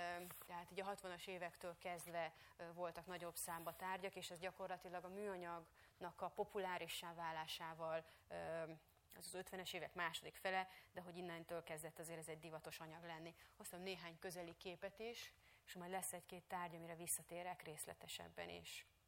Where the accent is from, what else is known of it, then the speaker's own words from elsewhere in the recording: Nagykanizsa, Zala, Hungary; egy nagykanizsaiak vagyunk, tehát a utca sarkán a nagykanizsai trafikban